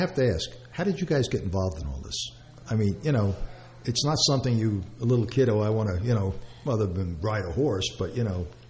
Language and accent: English; Brooklyn, New York, United States; born there; I was born in Brooklyn. We didn't have too many horses.